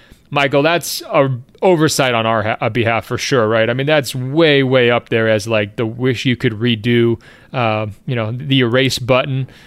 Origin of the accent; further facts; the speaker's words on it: Treviso, Veneto, Italy; I'm from Treviso, which until the team was closed down in 2011, was arguably one of the basketball meccas in Europe.